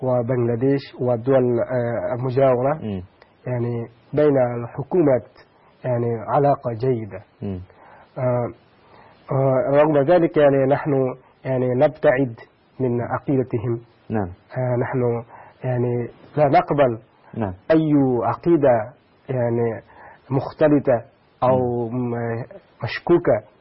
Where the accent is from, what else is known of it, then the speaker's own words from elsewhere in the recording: Bangladesh; عندنا في بنغلاديش لغة بنغلا أيضا لغة يعني مستقلة.